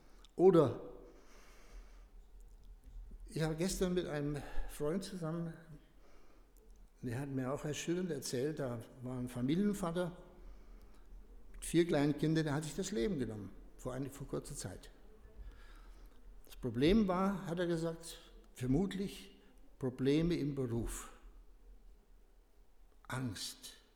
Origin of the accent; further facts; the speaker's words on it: Reiskirchen, Hesse, Germany; Bei uns in Reiskirchen hat man früher gesagt, das sind die Mucker.